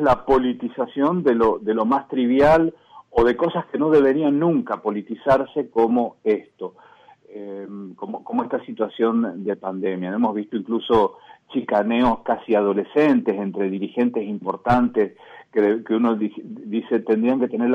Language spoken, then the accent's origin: Spanish; Mendoza, Argentina; Si cuenta mi experiencia, mi provincia natal, Mendoza, está teniendo una situación muy complicada.